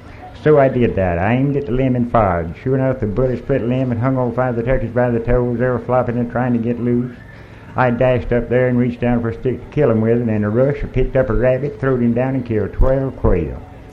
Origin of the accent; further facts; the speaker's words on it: Georgia, United States; I am from the Okefenokee Swamp, but I can't help that. I was born there in a log cabin I helped my father to build.